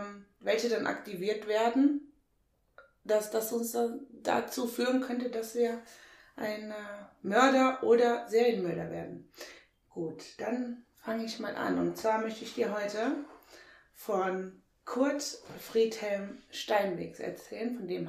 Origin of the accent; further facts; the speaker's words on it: Viersen, North Rhine-Westphalia, Germany; born there; wir beide, Sascha und ich und auch unser großer Bruder Stefan, wir sind alle drei in Viersen geboren.